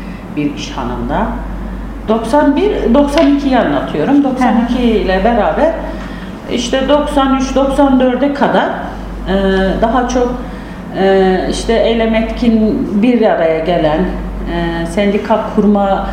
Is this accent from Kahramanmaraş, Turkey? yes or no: no; Batman, Batman Province, Turkey; Batmanlıyım. İlk görev yerim Ağrı. Bir yıl kadar çalıştım Ağrı'da. Sonra Batman'a geldim.